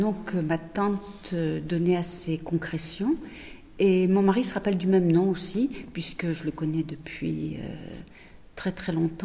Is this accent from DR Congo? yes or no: no; Nieul, Nouvelle-Aquitaine, France; born there; also born or lived in United States / Canada / Morocco / Tunisia; now in Saintes, France; Moi, je suis née à Nieul et je suis revenue à Saintes en 2004. J'ai vécu aux États-Unis, j'ai vécu au Canada, au Maroc, en Tunisie, en Israël.